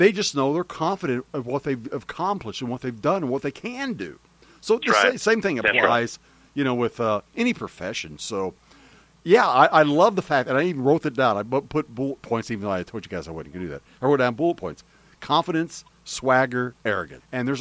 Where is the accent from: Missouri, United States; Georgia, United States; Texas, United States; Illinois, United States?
Missouri, United States; I grew up with in Missouri with bluegrass, but also grew up with blues because, you know, St. Louis, Missouri was big bluesy.